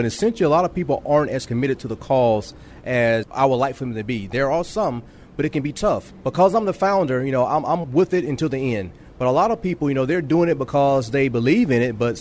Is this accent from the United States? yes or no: yes; Alabama, United States; I'm from Alabama, so I'm a country boy, southern boy.